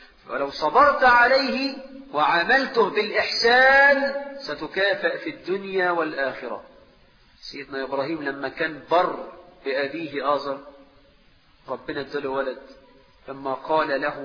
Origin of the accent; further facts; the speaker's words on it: Egypt; وعندنا في مصر النخلة عند الفلاح دي حاجة كبيرة جدا.